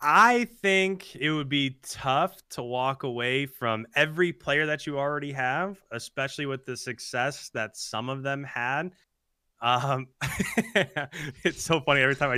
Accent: Cleveland, Ohio, United States; but I'm from Cleveland. So I know, like, in Cleveland, if you want to get like a free agent prospect, you have to like oversell and overpay, right?

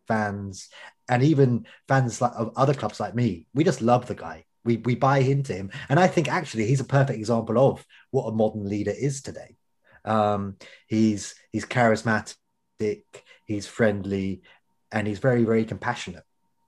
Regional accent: Canada; I'm also a Canadian. I'm a proud Canadian. I'm not such a proud Brit sometimes when I see stuff like that.

